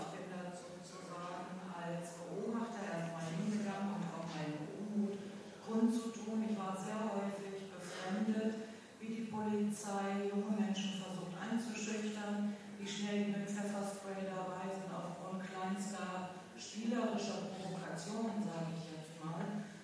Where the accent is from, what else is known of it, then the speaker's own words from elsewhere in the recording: Düsseldorf, North Rhine-Westphalia, Germany; ich komme auch aus Düsseldorf